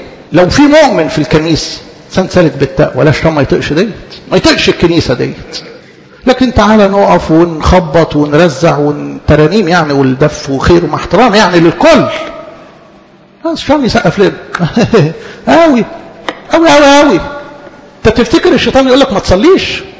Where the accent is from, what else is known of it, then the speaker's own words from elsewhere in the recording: Egypt; على مستوى بلدنا مصر